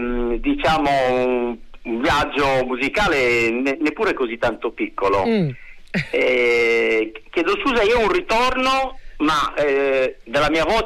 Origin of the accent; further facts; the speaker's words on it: Sardinia, Italy; bravissimo chitarrista mio conterraneo, perché noi siamo sardi.